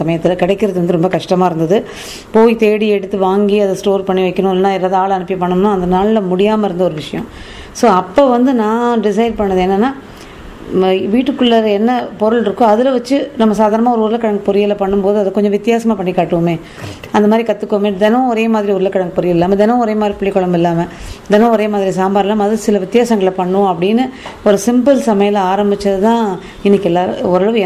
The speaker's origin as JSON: {"language": "Tamil", "town": "Chennai", "region": "Tamil Nadu", "country": "India", "tie": "born or raised there", "said": "அப்பா பிறந்த ஊர் சிறுகுடப்பட்டி, பிள்ளை போன ஊர் காரைக்குடியாக இருந்தாலும் நாங்கள் பிறந்து வளர்ந்தது எல்லாமே சென்னையில் தான். படித்தது, திருமணம் செஞ்சு கொடுத்ததும் இங்கே சென்னையிலே தான். ஸோ முழுக்க முழுக்க சென்னை தான் எனக்கு வருது."}